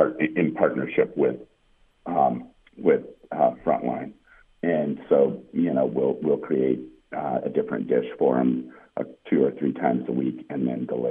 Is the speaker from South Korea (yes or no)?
no; Egypt; I'm originally from Egypt